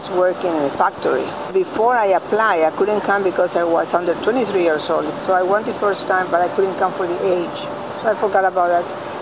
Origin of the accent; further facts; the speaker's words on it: Guayaquil, Guayas, Ecuador; now in United States; and I came from Guayaquil, Ecuador, and I were here.